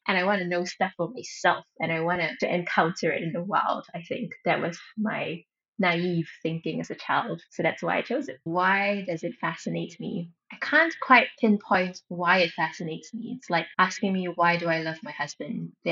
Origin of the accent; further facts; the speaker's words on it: Malaysia; now in Singapore; And when I came from Malaysia to Singapore